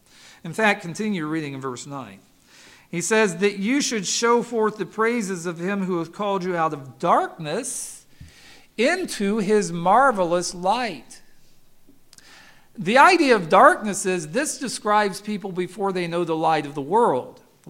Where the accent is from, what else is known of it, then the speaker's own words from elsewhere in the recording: Kansas City, Missouri, United States; Say, I grew up in Kansas City. I'm no foreigner here. I mean, I know what it is to be a Missourian because I've been a Missourian all my life.